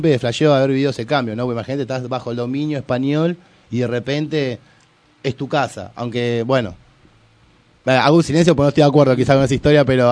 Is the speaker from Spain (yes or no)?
no; Paso del Rey, Buenos Aires Province, Argentina; La leyenda que yo soy de Paso del Rey, y cuando vine a Paso del Rey pregunto